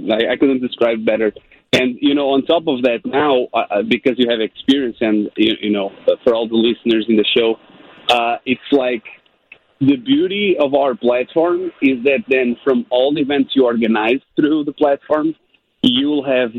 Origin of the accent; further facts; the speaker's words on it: Portugal; Originally, I'm from Portugal, Europe